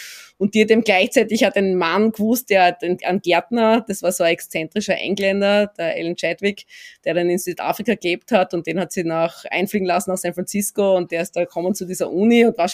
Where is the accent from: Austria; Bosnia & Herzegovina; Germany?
Austria; ich bin eben selber mit einem Garten aufgewachsen in Österreich